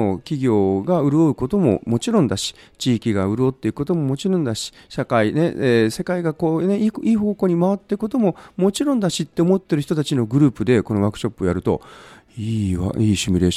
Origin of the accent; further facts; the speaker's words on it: Tottori, Japan; 僕の郷里ふるさとの鳥取県鳥取市で開催したのよ